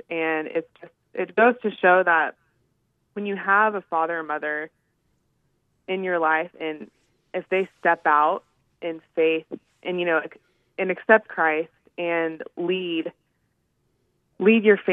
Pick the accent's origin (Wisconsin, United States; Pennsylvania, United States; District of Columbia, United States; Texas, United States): Texas, United States; I actually grew up in Texas, outside of Dallas, on about 10 acres in the country.